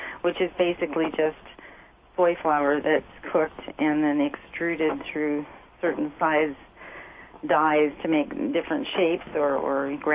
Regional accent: California, United States; born or raised there

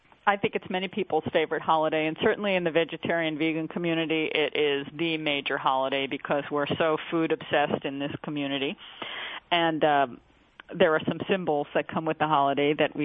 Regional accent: Huntington, New York, United States; I grew up on Long Island near Huntington, where Walt Whitman was born.

